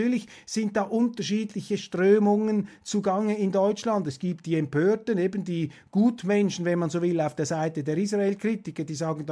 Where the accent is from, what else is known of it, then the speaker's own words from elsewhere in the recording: Switzerland; Und ein zweiter bemerkenswerter Satz ist mir da als Schweizer natürlich auch noch aufgefallen